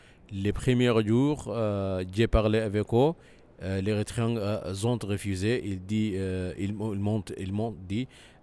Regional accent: Sudan; French is a second language; Je suis une autre, une personne différente, malgré que je viens du Soudan.

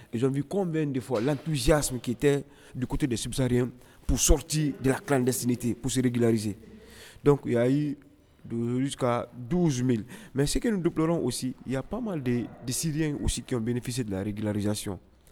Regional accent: Guinea; now in Morocco; Je viens de la Guinée-Conakry. Actuellement, je suis coordinateur du Conseil des migrants subsahariens au Maroc.

